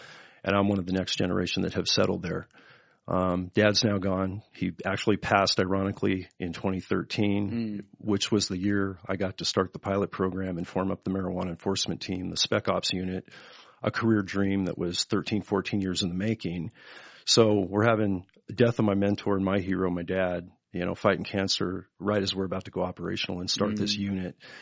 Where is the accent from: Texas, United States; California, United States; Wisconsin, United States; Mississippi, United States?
California, United States; San Jose; also born or lived in Santa Clara County; I grew up right in the Silicon Valley Bay Area, like right inland from Santa Cruz in the San Jose Bay Area, but down in the southern county of Santa Clara County, where you have cattle ranches, big parks, open spaces.